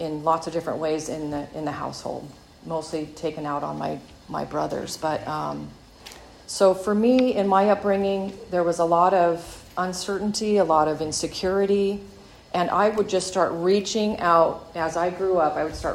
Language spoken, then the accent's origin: English; Orcutt, California, United States; What a great life in a lot of ways it was growing up in Orchid before all the development. When my folks moved here from Minnesota following a semi in a huge snowstorm across country